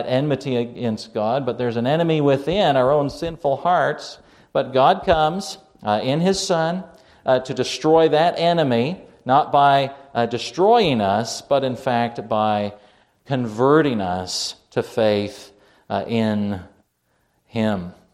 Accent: Canada; also born or lived in New Zealand; growing up in Canada. We lived in New Zealand for 6 years.

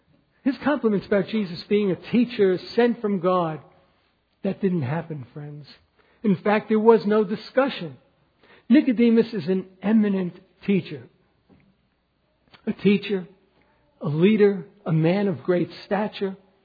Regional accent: New York, United States; When I was growing up in the Bronx, you were not to do work on the Sabbath.

